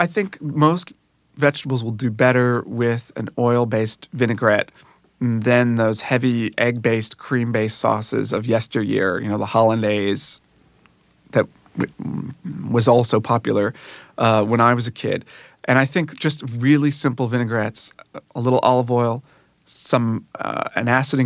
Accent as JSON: {"language": "English", "region": "the North", "country": "United States", "said": "I'm not a Southerner. I'm a Northerner."}